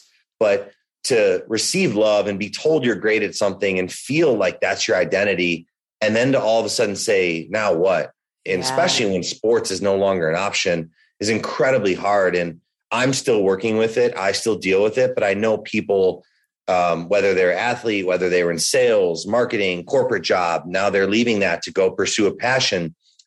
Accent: Chicago, Illinois, United States; So I've been an athlete since I was a little kid, since Angie and I grew up in Chicago.

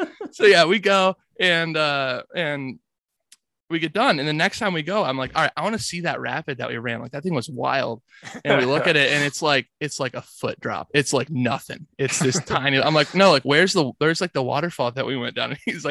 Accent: Michigan, United States; moved away as an adult; now in Portland, United States; So like I said, I'm originally from Michigan. I'm currently living in the Portland, Oregon area, and I essentially moved out here for paddling

